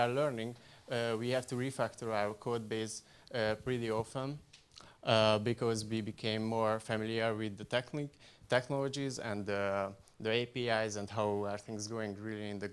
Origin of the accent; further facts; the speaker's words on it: Szeged, Csongrád-Csanád, Hungary; English is a second language; I'm from Szeged